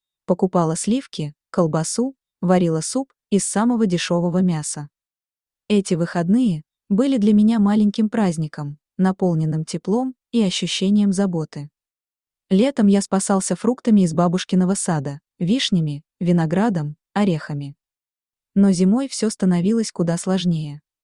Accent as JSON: {"language": "Russian", "region": "Chișinău", "country": "Moldova", "tie": "born or raised there", "said": "Я родился в Кишиневе в 1956 году в семье простых, трудолюбивых учителей."}